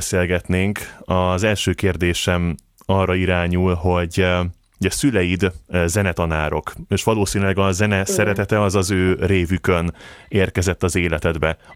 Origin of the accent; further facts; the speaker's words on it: Miskolc, Borsod-Abaúj-Zemplén, Hungary; Hát akkor, mint miskolci drámatagozatos